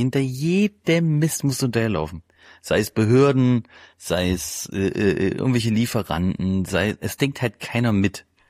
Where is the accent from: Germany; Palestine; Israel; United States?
Germany; Thuringia; ich komme aus so Eichsfeld, aus dem Kreis Eichsfeld, aus Thüringen